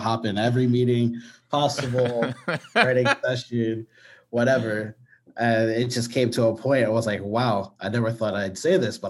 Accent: New York, United States; Yeah, I grew up right outside New York City, a place called Rockland County. It's like 30 minutes outside.

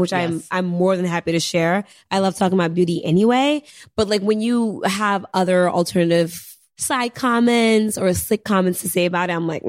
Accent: Senegal; I'm curvy. I'm from Senegal. You know what I mean?

